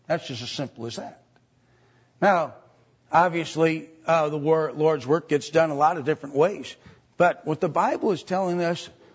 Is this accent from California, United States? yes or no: no; Delafield, Wisconsin, United States; we were to come back to Wisconsin and start a church. I was hoping it would be my hometown of Delafield.